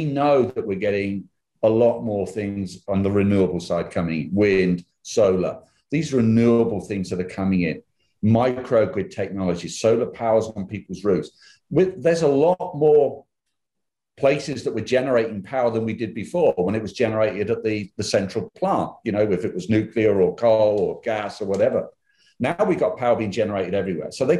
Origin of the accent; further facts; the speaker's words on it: United Kingdom; now in United States; you can tell by my accent. I come from this little island outside of Europe there, or, you know, called the UK. But I'm living here over here in the US now